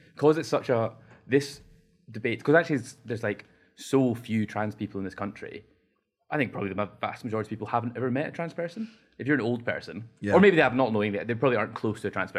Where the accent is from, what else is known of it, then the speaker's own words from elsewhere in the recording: Scotland, United Kingdom; I think Scottish people like to, like, as a Scot, I saw your fucking weird shit about the England flag. And I was like, well, thank God that's not my country.